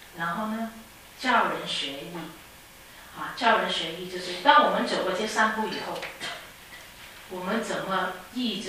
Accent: Hong Kong; 我小时候在香港

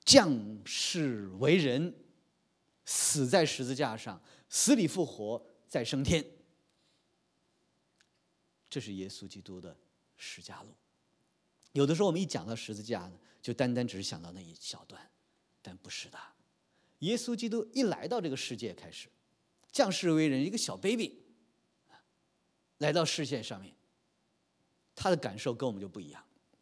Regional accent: China; 我们中国人有一句老话呀，说这个同锈同锈，有这个词吧？

